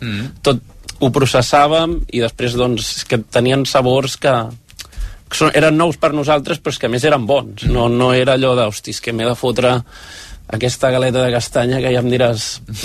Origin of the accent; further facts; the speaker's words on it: Mosqueroles, Catalonia, Spain; som de Mosqueroles, concretament del restaurant Can Net, de Mosqueroles